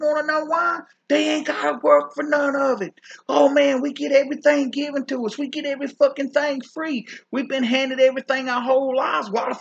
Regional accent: South Carolina, United States; just because I'm from South Carolina and I'm a redneck and I'm a country boy, that I am educated

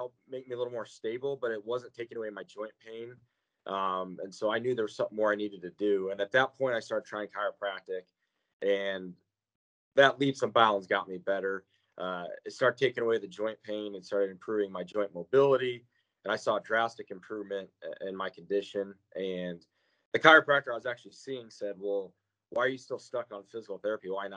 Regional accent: Omaha, Nebraska, United States; I'm from Omaha

